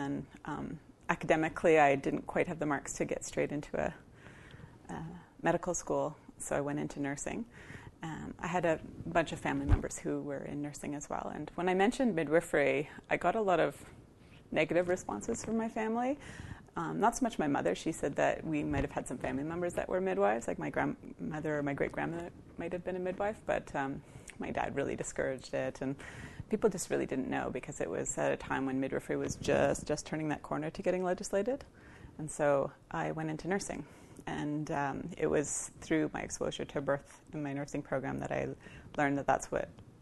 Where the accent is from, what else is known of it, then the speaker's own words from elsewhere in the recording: Ontario, Canada; My mother's family roots are in Chapleau, or near Chapleau, at the Brunswick House First Nation, and I grew up in Northern Ontario in various towns around there.